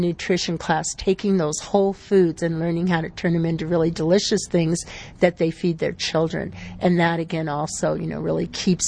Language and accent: English; South Dakota, United States; I'm not a New Mexican. I'm from South Dakota, but I've been living here for over 20 years.